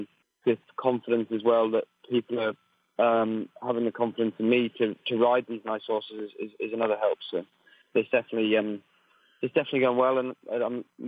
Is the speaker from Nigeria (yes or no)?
no; Wales, United Kingdom; now in Gloucestershire, United Kingdom; My stepmom used to have a stud farm up in North Wales, and I grew up hunting. And so I live in Gloucestershire, not far from Cheltenham.